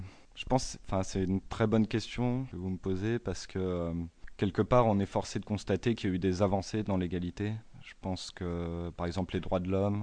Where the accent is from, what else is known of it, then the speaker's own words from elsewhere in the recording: Saint-Malo, Brittany, France; moi je viens de Saint-Malo en Bretagne